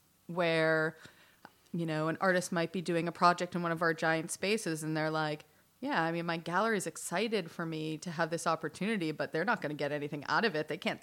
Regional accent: Boston, Massachusetts, United States; I grew up in Boston, and so not far from, or outside of Boston.

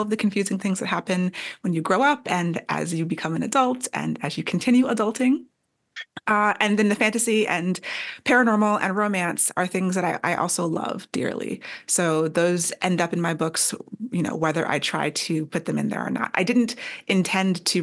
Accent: Maryland, United States; now in Norfolk, United States; I moved from Maryland, where I grew up mostly, to Virginia. And I was living in Norfolk, Virginia, and didn't know anybody.

